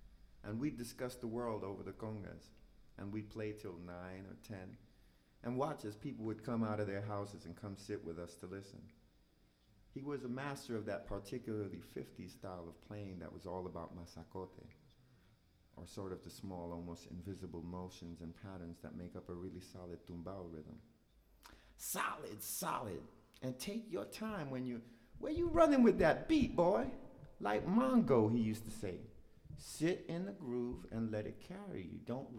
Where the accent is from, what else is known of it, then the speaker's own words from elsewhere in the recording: Brooklyn, New York, United States; Sid was an old man in Brooklyn I knew when I was growing up in Bushwick.